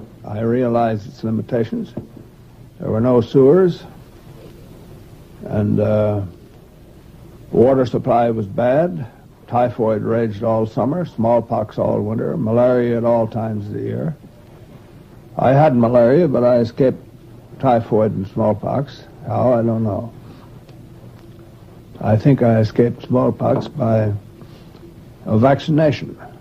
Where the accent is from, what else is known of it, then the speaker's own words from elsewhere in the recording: Baltimore, Maryland, United States; born there; I was born on Lexington Street in Baltimore near Fremont.